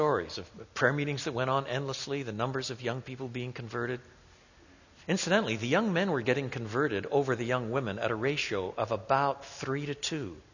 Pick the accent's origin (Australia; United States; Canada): Canada; Quebec; also born or lived in Europe; Because I was brought up in French Canada, I lived through the times of pretty brutal oppression in the early 50s when I was just a little gaffer.